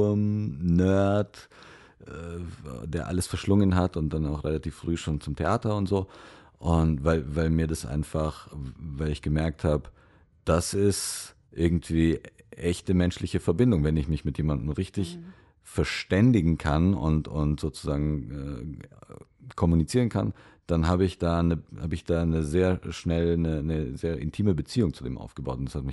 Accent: Germany; German is a second language; also born or lived in Romania; Ich bin geboren in Rumänien und dann so im Kindergarten, ohne Deutsch zu können, nach Deutschland gezogen

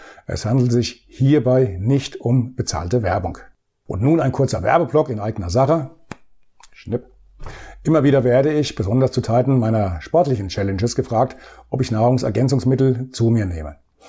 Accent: Bad Orb, Hesse, Germany; starte ich mit meinem Einsatz in einem Lebensmittelmarkt in meiner Heimatstadt Bad Orb.

